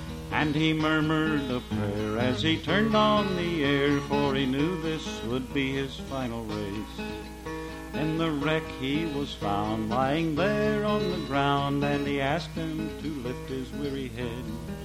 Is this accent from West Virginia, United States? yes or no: yes; West Virginia, United States; I grew up in West, by God, Virginia.